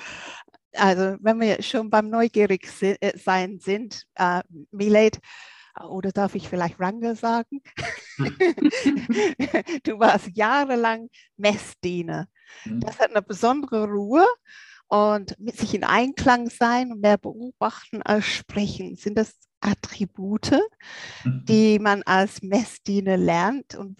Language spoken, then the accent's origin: German; England, United Kingdom; Als Engländerin bin ich ja besonders erfreut darüber, weil der Zirkus fand seinen Ursprung in England im 18. Jahrhundert